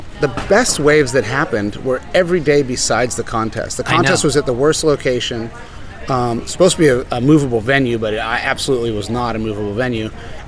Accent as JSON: {"language": "English", "town": "La Jolla", "region": "California", "country": "United States", "tie": "born or raised there", "said": "No, they're younger than me. I grew up in La Jolla. That crew came after me."}